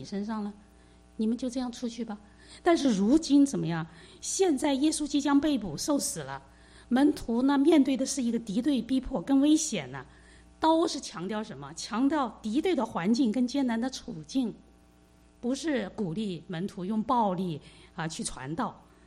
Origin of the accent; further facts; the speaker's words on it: China; 好像我们就是中国人啊，我们看日本人啊